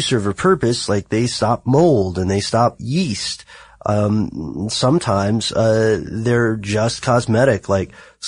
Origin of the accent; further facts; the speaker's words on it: United States; We are all from the United States.